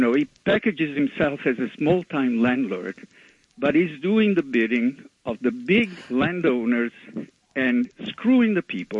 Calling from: Manhattan, New York, United States; from Manhattan.

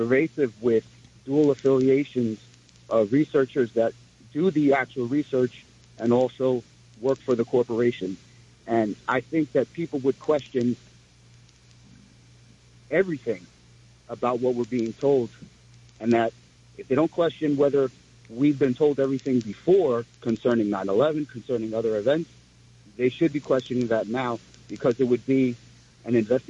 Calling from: Queens, New York, United States; I'm calling from Floral Park in Queens.

